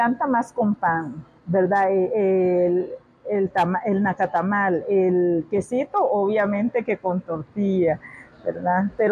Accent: La Paz Centro, León, Nicaragua; also born or lived in San Carlos / Managua; now in Costa Rica; en el 79, después de la guerra, mi mamá fue por nosotros y nos trajo, entonces crecí en La Paz Centro, ya en el lado pacífico de Nicaragua, que es La Paz Centro, crecí ahí y luego en Managua

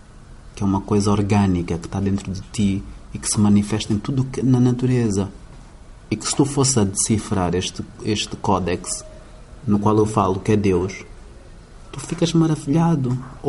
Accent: Angola; para que nós pensemos na nossa existência como angolanos

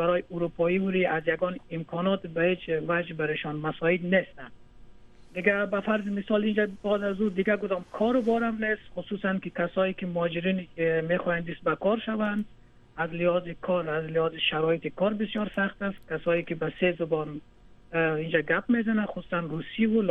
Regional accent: Afghanistan; من افغانم

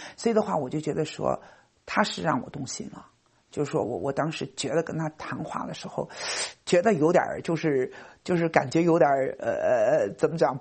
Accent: China; moved away as an adult; now in New York, United States; 我是骨子里是中国来的，这是改也改不掉的，对不对？咱们这个毕竟是土生土长的中国人哈，但是呢在美国生活了30多年

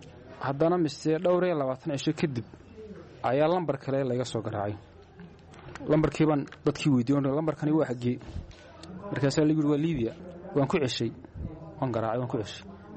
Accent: Borama, Awdal, Somalia; waxaan ahay nin reer Boorama

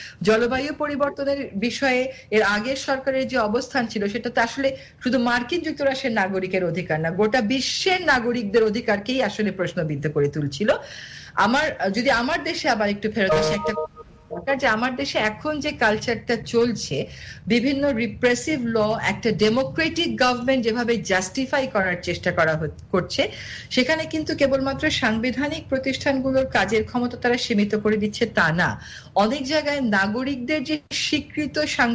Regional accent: Bangladesh; মানতে গেলে একজন বাংলাদেশি হিসেবে আমার খুব কষ্ট হয়

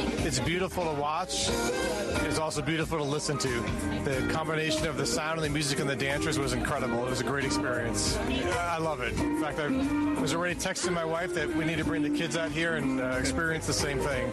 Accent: United States; we're visiting from the United States.

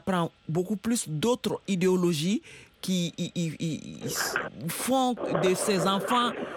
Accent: Mali; Moi-même, je suis du Mali, vous avez compris, je suis du Mali, j'ai été à l'école coranique.

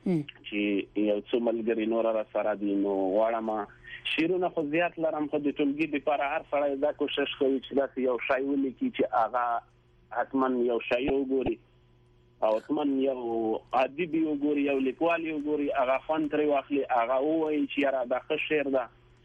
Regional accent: Chamkani, Paktia, Afghanistan; now in Kuwait; زه د افغانستان یم، پکتیا ولایت څمکنۍ ولسوالۍ اوسیدونکی یم. … په کام څمکنۍ یم. اوس فعلاً په کویت کې د مسافرې شپې ورځې سره تیروم.

